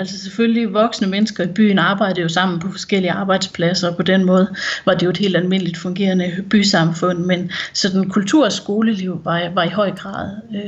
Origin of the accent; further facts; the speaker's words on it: Løgum Kloster, Region of Southern Denmark, Denmark; Det kan jeg ikke løbe fra, nej. Jeg er fra Løgum Kloster.